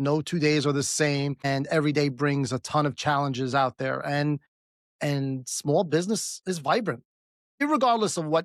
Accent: Brooklyn, New York, United States; I grew up in Brooklyn, and I think one of the formative experiences for me is my dad was an immigrant

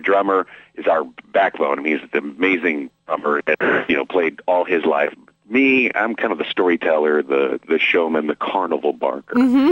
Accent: Dallas, Texas, United States; There's a couple of stations in the South, and I'm from Dallas

